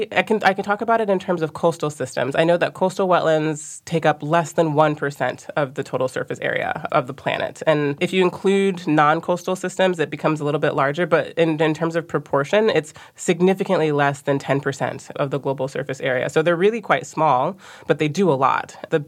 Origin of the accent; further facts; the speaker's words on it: Midwest, United States; So I am from the Midwest in the United States. So think about areas around Michigan and Ohio, Illinois, and there's certainly a lot of wetlands in those areas.